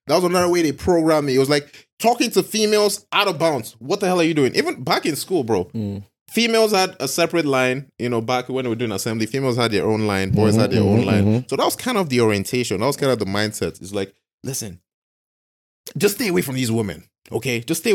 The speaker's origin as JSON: {"language": "English", "region": "London", "country": "United Kingdom", "tie": "born there", "said": "So for me, I was born in Hammersmith, West London."}